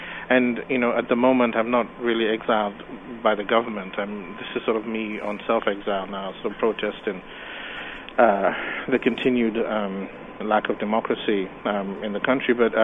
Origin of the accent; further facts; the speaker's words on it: Nigeria; So, the Nigerian sensibility, because I am Nigerian, always influences the work.